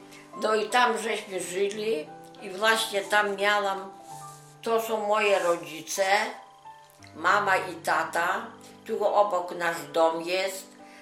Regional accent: Stowbtsy, Minsk Region, Belarus; Urodziłam się w 1928 roku, 28 sierpnia, miasto Stulpce. To jest powiatowe miasto, duże miasto.

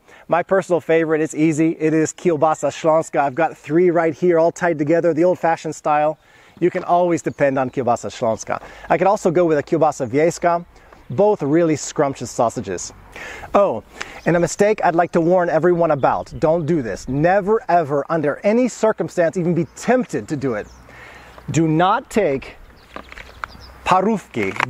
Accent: Houston, Texas, United States; I'm basing this really on the way that I grew up in Houston, Texas, 18 years, and comparing it that way.

